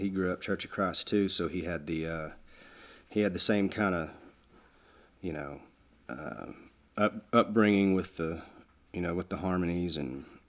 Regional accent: Fort Worth, Texas, United States; now in Denton, United States; I was raised in Fort Worth. I live in Denton now, which is just about 30 miles north of Fort Worth.

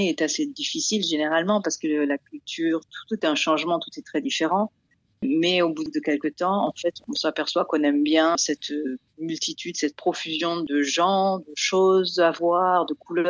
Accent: France; moved away; Ça fait plus de 20 ans que je suis partie de France, donc ça devient difficile d'avoir des choses qui me manquent

